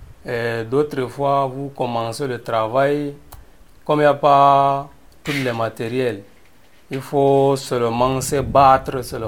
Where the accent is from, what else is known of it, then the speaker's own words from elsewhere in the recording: Gaillac, Occitanie, France; je suis de Gaillac.